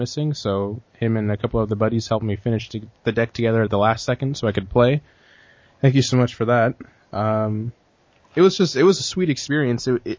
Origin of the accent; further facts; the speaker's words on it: Seattle, Washington, United States; So I live in Seattle. I'm from Seattle